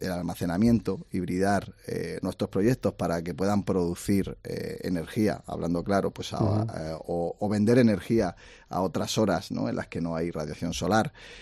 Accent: Region of Murcia, Spain; de lo que más orgulloso me siento como murciano que soy

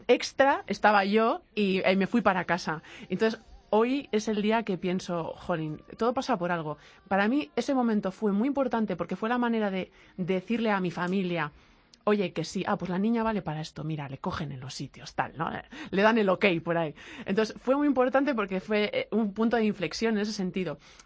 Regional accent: Basque Country, Spain; es algo que no puedo evitar porque al final es que soy vasca y solo lo llevo dentro y sale y enriquece la música.

